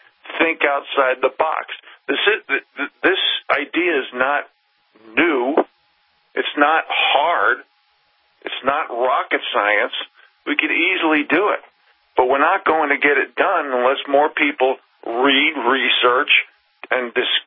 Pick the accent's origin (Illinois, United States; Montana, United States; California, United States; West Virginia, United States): Montana, United States; from Montana, sitting in for Vincent Fennelly.